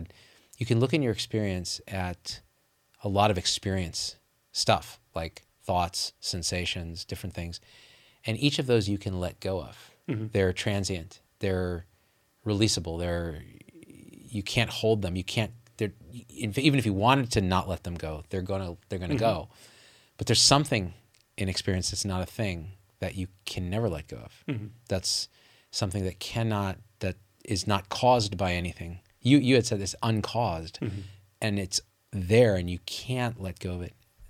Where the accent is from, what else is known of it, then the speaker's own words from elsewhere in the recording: Manitoba, Canada; I'm from Manitoba. You may have heard of it.